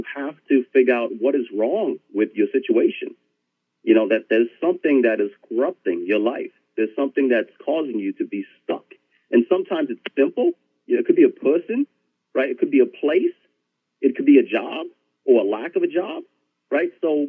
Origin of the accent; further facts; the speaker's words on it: Syracuse, New York, United States; Well, it's interesting because I'm from Syracuse, New York, right? Syracuse is known as a salt city because we had salt mines, right?